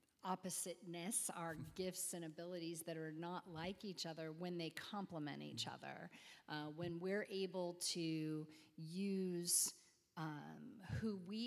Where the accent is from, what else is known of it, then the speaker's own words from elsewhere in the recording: West Coast, United States; I was raised on the West Coast. He was raised on the East Coast.